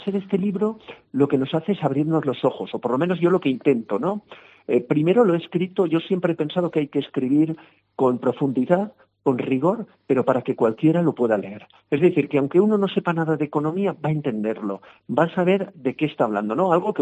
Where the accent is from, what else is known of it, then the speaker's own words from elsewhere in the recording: Valencia, Valencian Community, Spain; yo que soy de Valencia, aquí hace un frío que lo noto mucho